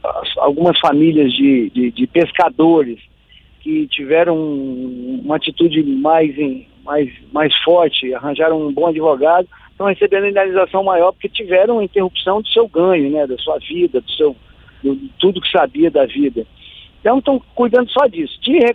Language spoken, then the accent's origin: Portuguese; Colatina, Espírito Santo, Brazil; Eu sou colatinense, eu moro na cidade de Colatina, que é uma cidade que nasceu às margens do Rio Doce. Metade da cidade é de um lado, metade é do outro.